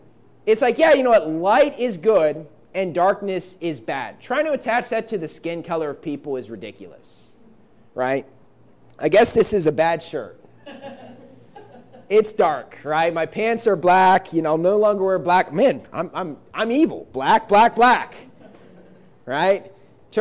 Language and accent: English; West Virginia, United States; also born or lived in Iowa; now in California, United States; Now, I was not born in West Virginia. I was born in Iowa, but I grew up in West Virginia. And before my wife and I moved to California